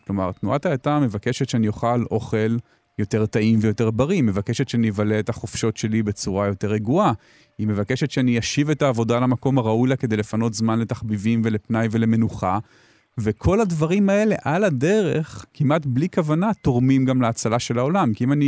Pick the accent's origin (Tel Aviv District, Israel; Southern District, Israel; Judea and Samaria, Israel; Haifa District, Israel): Tel Aviv District, Israel; Tel Aviv; born there; המשפחה שלי בתל אביב, החברים שלי בתל אביב, נולדתי גם אני וגם אשתי, נולדנו בתל אביב, אנחנו חיים פה, אני לא אעבור לגור עכשיו מחוץ לתל אביב